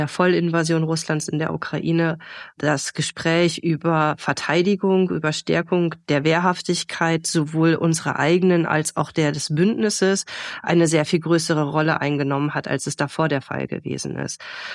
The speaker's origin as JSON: {"language": "German", "town": "Emden", "region": "Lower Saxony", "country": "Germany", "tie": "born there", "lives_now": "Varel, Germany", "said": "Bin Mutter von zwei Kindern, gebürtige Ostfriesin aus Emden, bin deswegen leidenschaftliche Teetrinkerin und lebe jetzt eben mit meiner Familie im beschaulichen Farel."}